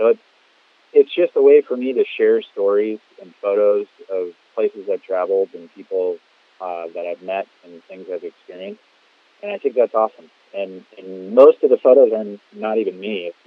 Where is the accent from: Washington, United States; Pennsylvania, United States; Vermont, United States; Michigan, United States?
Washington, United States; Vancouver; I grew up in Vancouver, Washington.